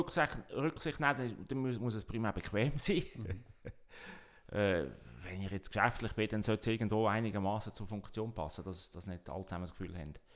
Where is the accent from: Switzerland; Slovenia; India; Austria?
Switzerland; Meggen, Lucerne; Ich bin in Meggen aufgewachsen